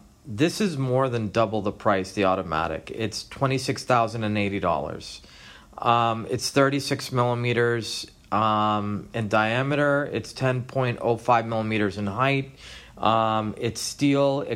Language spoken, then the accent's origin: English; Boston, Massachusetts, United States; now in Las Vegas, United States; I'm from the East Coast. I'm from Boston originally.